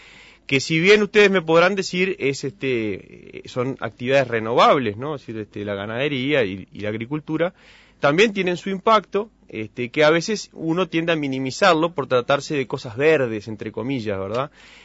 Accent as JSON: {"language": "Spanish", "country": "Uruguay", "said": "eso es la ley que nosotros nos hemos dado como uruguayos"}